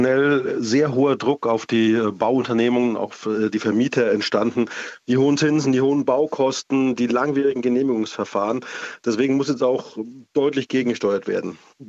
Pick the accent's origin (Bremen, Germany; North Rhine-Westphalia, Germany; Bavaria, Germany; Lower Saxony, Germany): Bavaria, Germany; Munich; Ich meine, ich bin Münchner, Österreich ist nicht weit, da lässt sich's gut wohnen.